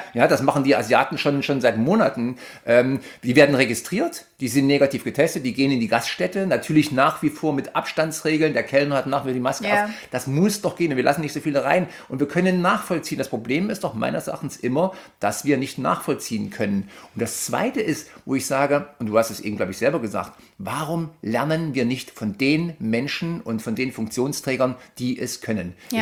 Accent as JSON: {"language": "German", "region": "Thuringia", "country": "Germany", "said": "jetzt sind wir als Thüringer noch besonders, Entschuldigung am Arsch, weil wir 128 Inzidenz haben, das einzige Bundesland weit über 100."}